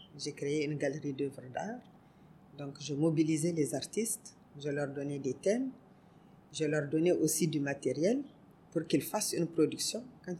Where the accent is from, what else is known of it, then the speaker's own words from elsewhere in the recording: Niger; moi, je suis du Niger, pas de Côte d'Ivoire